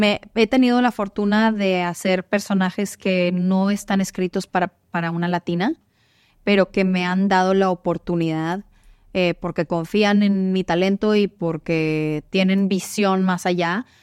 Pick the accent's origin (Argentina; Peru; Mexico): Mexico; Y el hecho de que yo soy mexicana